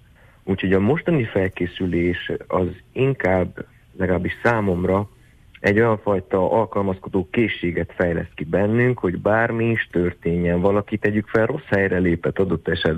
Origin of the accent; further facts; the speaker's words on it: Borzont, Harghita, Romania; az én falum, ahonnan származom, Borzont